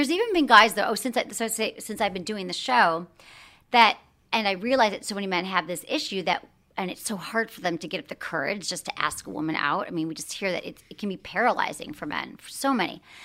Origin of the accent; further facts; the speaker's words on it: Midwest, United States; I'm from the Midwest.